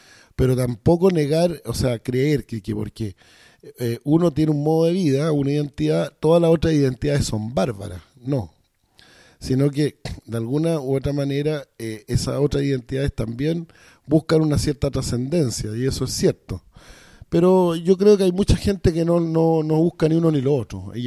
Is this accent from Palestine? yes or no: yes; Palestine; Un palestino la piensa primero a ver si el negocio es bueno o no, por ejemplo. Es una crítica a mi pueblo.